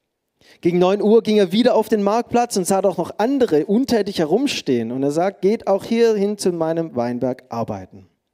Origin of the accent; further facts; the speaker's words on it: Baden-Württemberg, Germany; Ich bin Schwabe, auch stolzer Schwabe und ich werde für hier immer ein Reingeschmeckter sein.